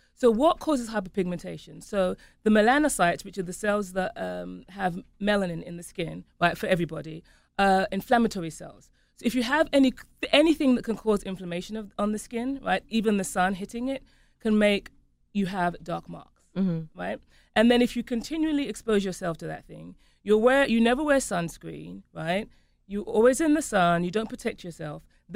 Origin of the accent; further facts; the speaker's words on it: England, United Kingdom; I'm English